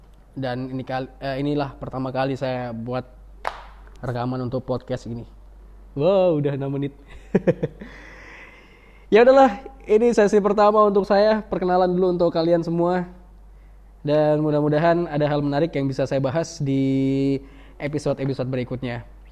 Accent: West Nusa Tenggara, Indonesia; moved away as an adult; now in East Nusa Tenggara, Indonesia; Saya orang rantauan. Saya kedua orang tua saya orang Jawa, kemudian lahir besar di Lombok. Kuliah ya. Sampai SMA di Lombok, kemudian berpindah-pindah nomaden ya.

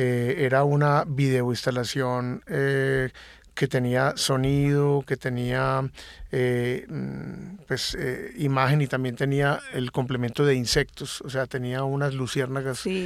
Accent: Antioquia, Colombia; somos pocos los antioqueños que hemos tenido como una figuración allí.

